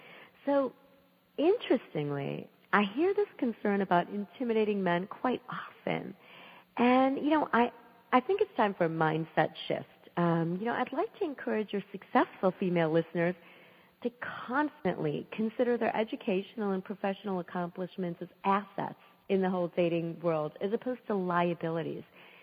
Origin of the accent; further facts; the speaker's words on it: United States; as an Indian American born and raised in the U.S., with an understanding of the successful blending of Indian and American cultures